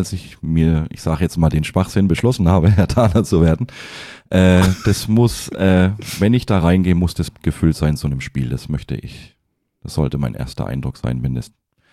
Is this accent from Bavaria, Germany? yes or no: yes; Schweinfurt, Bavaria, Germany; now in Berlin, Germany; Ja, ich bin gebürtiger Schweinfurter und habe mich dann quasi in der Ausbildung in die Stadt verknallt